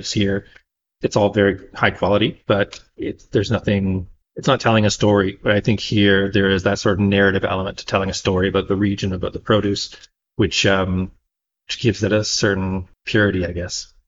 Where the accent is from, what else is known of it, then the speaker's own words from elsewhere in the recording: Niagara, Ontario, Canada; I grew up in Niagara.